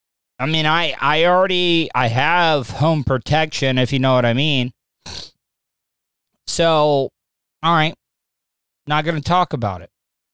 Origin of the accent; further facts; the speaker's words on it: Florida, United States; I grew up in Volusia County. A lot of people probably don't even know where Volusia County is, but it's the county that Daytona Beach is in.